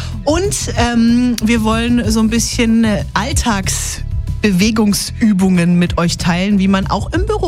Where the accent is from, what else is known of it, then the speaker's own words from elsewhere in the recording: Bavaria, Germany; Ich glaube nicht, ich komme ja aus Franken, aber ich glaube, da war ich noch nicht.